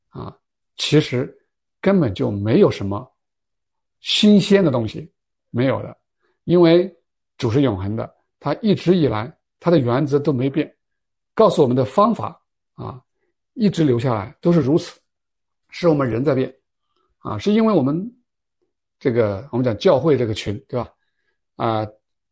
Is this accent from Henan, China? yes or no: no; Heilongjiang, China; 我们是黑龙江的，我们不是爱黑龙江啊，不是爱我们中国